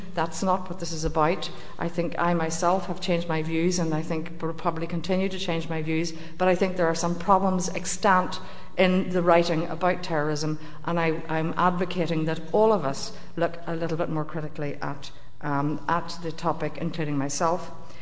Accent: Northern Ireland, United Kingdom; I am, as you can tell from my accent, not from the south of England. I'm from Northern Ireland. I was 16 when the Troubles broke out in Northern Ireland

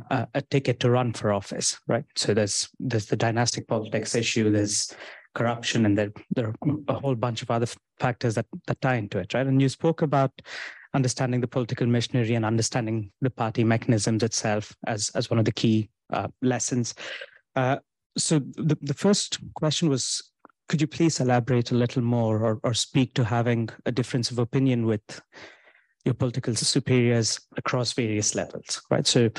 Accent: India; English is a second language; So I come from India

